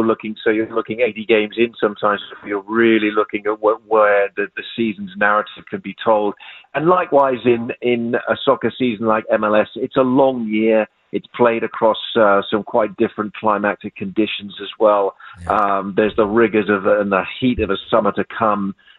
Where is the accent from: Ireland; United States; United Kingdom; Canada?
United Kingdom; England; I talk about it as an Englishman who has watched a lot of soccer, particularly, you know, 20, 30 years ago when I was growing up